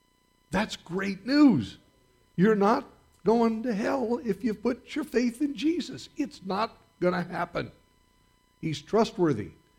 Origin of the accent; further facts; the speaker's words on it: United States; born there; because I was born in America, and I know a little bit about Christianity